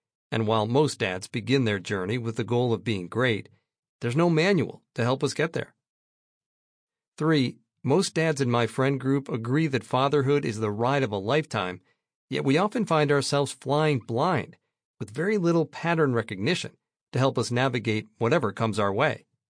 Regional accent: San Diego, California, United States; My background. Born and raised in San Diego, I attended Georgetown University before starting a career in business.

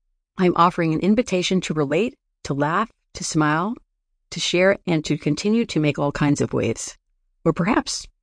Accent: East Coast, United States; I grew up on the East Coast, I grew out on the West Coast, and grew away into the Far East.

